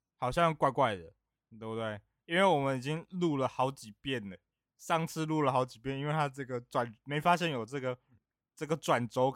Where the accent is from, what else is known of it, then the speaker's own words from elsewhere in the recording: San Francisco, California, United States; Chinese is a second language; 我们是来自那个，San Francisco 啊，